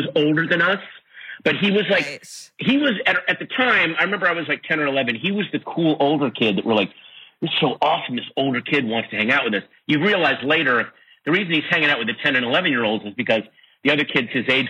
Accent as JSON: {"language": "English", "town": "Sterling", "region": "Virginia", "country": "United States", "tie": "born or raised there", "said": "I grew up in Sterling, Virginia. I read up on Sterling, Virginia."}